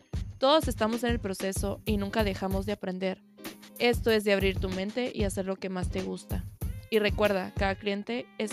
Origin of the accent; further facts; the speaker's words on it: Guatemala; Yo soy de Guatemala, para las personas que me escuchan de otros países.